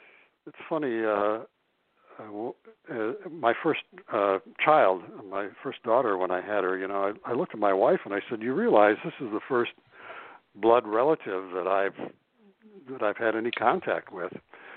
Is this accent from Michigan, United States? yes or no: yes; Detroit, Michigan, United States; born there; So she was sent down to Detroit from the Upper Peninsula to have the baby, and I was born here in Detroit, and then she went back to the Upper Peninsula